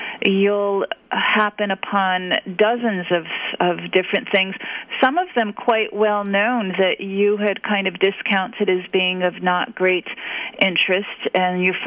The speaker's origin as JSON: {"language": "English", "town": "New York City", "region": "New York", "country": "United States", "said": "and as an East Coaster, because I'm from New York City, I just, you know, I knew where it was on the map, but just barely"}